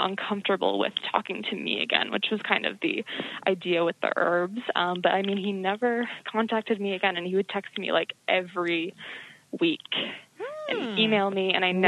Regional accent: Salem, Massachusetts, United States; I'm from Salem, Massachusetts, so I took tons of classes.

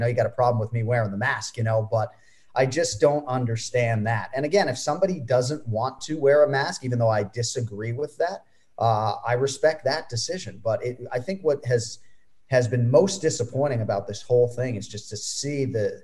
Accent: Florida, United States; So over 31,000 in a day in my home state, 31 total in New Zealand.

